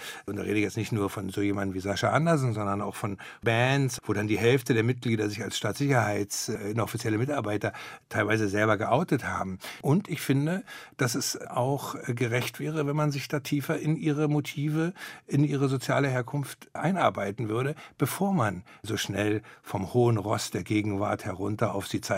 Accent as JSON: {"language": "German", "region": "Berlin", "country": "Germany", "said": "Ich komme ja aus Hirschgarten. Hirschgarten ist so eine Wohnsiedlung, ja, nichtssagend, ohne Kneipen. Also da wohnt man einfach."}